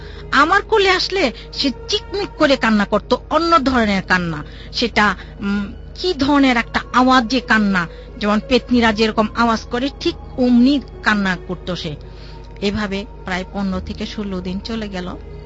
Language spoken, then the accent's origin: Bangla; Shantinagar, Dhaka Division, Bangladesh; শান্তিনগর থেকে এসেছি।